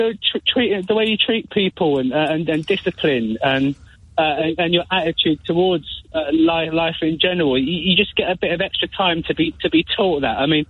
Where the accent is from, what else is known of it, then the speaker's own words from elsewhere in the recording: Canning Town, London, United Kingdom; I grew up in Canning Town in East London in the late 90s and 2000s